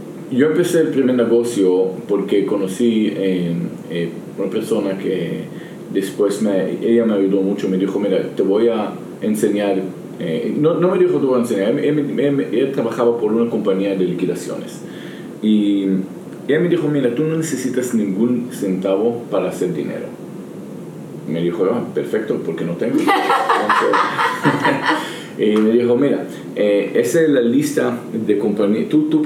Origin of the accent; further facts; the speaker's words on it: Israel; Spanish is a second language; also born or lived in central Israel; Para explicar un poquito para la gente que no sabe, yo viví en el norte de Israel cuando era niño.